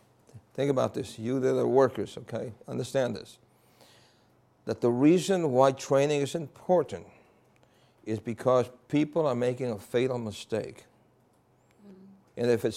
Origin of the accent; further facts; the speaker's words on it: New York City, New York, United States; I grew up in New York City. Uh-huh. And there was a little boy. I spoke some Spanish, you understand? Uh-huh. I came to New York City when I was 6 years old. Uh-huh. So basically, I grew up speaking English.